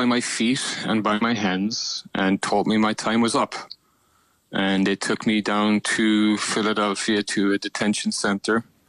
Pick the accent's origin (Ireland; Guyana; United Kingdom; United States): Ireland; Fermoy, Munster; It was in Fermoy, County Cork. It was in my hometown.